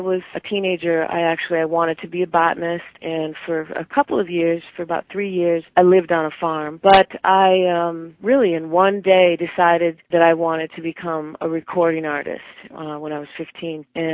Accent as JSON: {"language": "English", "town": "Minneapolis", "region": "Minnesota", "country": "United States", "said": "Yes, I'm from Minneapolis, yes."}